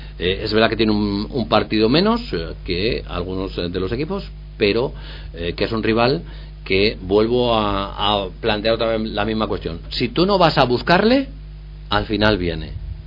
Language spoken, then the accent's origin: Spanish; Salamanca, Castile and León, Spain; normalmente somos salmantinos y de la zona